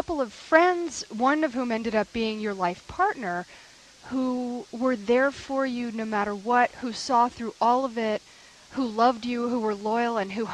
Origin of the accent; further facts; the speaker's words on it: United States; Well, as an American, I would like to say I think it is an indictment of the U.S. system